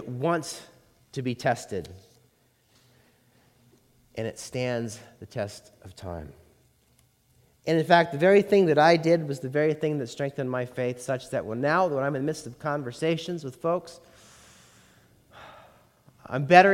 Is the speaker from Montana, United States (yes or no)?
yes; Montana, United States; When I was growing up in Montana